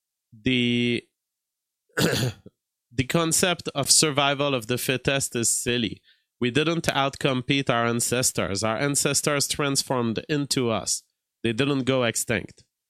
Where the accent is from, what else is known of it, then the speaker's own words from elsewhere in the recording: Canada; I as a Canadian, I live in an entirely white ethno state.